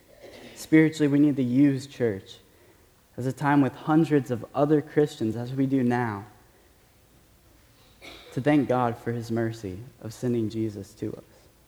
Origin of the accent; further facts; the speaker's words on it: Omaha, Nebraska, United States; my state, which is, I'm from Omaha, Nebraska